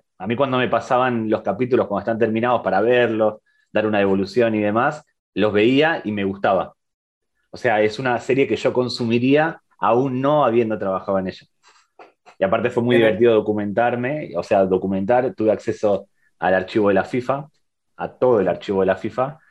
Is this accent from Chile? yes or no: no; Galicia, Spain; Soy gallego, pero quiero que el Mundial lo gane Argentina.